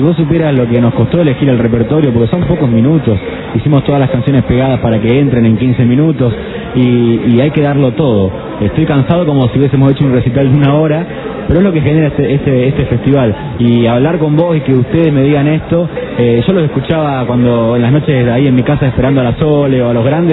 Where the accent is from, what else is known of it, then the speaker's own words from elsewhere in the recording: Rosario, Santa Fe, Argentina; soy de Rosario, que es una ciudad rockera.